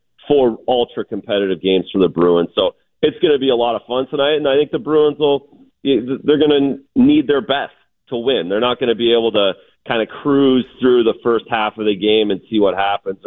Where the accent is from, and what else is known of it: Canada; born or raised there